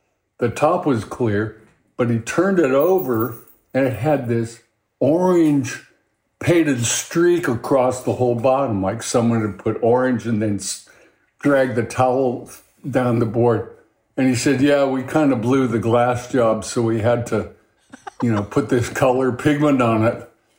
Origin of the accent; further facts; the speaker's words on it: Hawaii, United States; But growing up in Hawaii was great. After my intermediate school, we moved over to the Southwest Shore, over to a place called Cocoa Head in that area, which is the southeasterly shore of the island.